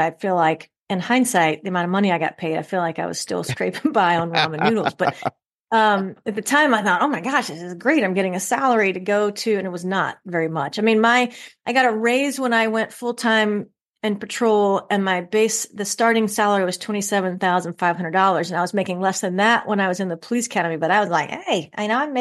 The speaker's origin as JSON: {"language": "English", "region": "Louisiana", "country": "United States", "tie": "born or raised there", "also_born_or_lived": "Missouri / Oklahoma / Arkansas", "said": "People say, where are you from? And I say, I'm from the South. I'm primarily from Louisiana. I was born in North Louisiana. And then I'll say this, second grade, we moved to Missouri."}